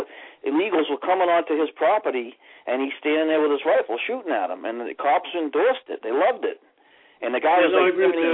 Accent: Massachusetts, United States; I said, "I'm from Massachusetts. We stop for blue, not for red."

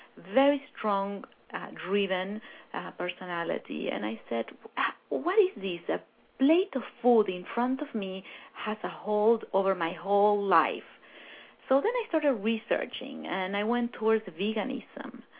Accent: Argentina; I grew up in Argentina, that is a meat-eating country

